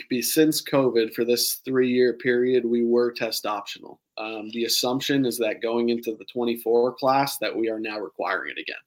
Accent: Massachusetts, United States; I'm from Massachusetts.

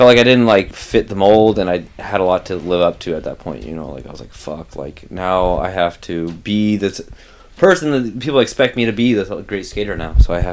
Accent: Oregon, United States; also born or lived in Washington, United States; I was raised in Oregon. I lived in Washington until I was like 4.

